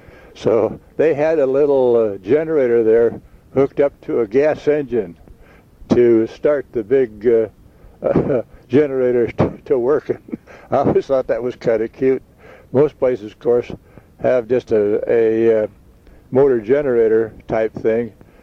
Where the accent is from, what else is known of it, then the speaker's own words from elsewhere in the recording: Forest Grove, Oregon, United States; I grew up there around Forest Grove